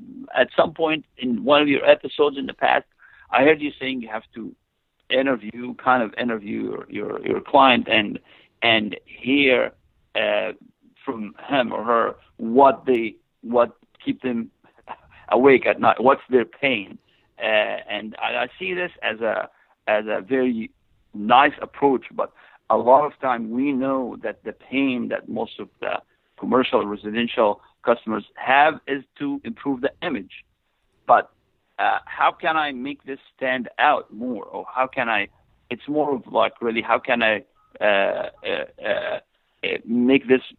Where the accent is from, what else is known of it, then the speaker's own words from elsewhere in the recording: Egypt; English is a second language; moved away as an adult; And I'm originally from Egypt. I came here in 1995.